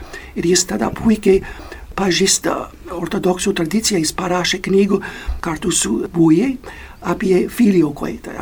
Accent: United States; Lithuanian is a second language; aš esu amerikietis, atsivežau, kai nuo 22 metų buvo pakrikštytas

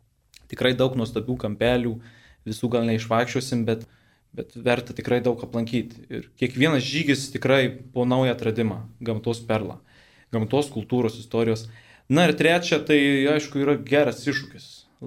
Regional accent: Marijampolė, Marijampolė County, Lithuania; Įsidarbino Marijampolėje, tuo labai džiaugiuosi ir didžiuojuosi, kad grįžau į savo gimtąjį kraštą

